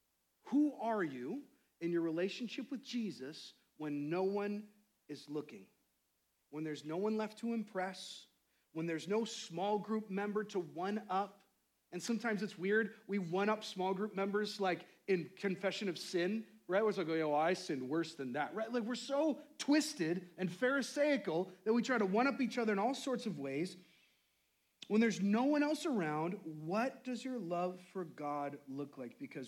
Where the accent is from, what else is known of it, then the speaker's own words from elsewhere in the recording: New York, United States; I'm from New York, and I thought people from California were awesome.